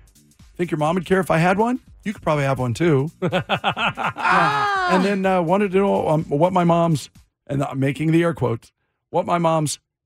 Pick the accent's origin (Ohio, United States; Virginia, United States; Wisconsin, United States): Wisconsin, United States; I grew up in Wisconsin.